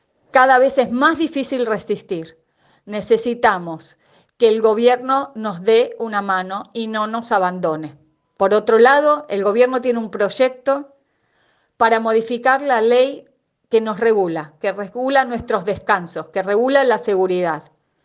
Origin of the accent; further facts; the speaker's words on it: Argentina; Somos profesionales aeronáuticos argentinos.